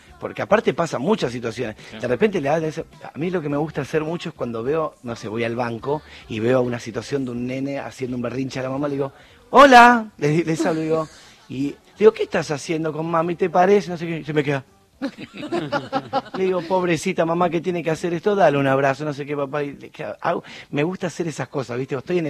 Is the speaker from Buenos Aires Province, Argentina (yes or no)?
yes; Caseros, Buenos Aires Province, Argentina; born there; now in Zona Norte, Argentina; yo nací en Caseros y a mí la cosa de barrio me encanta